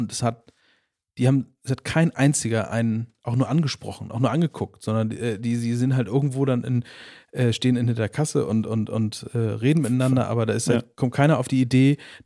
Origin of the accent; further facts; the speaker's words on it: Hamburg, Germany; born there; ich bin auch gebürtiger Hamburger.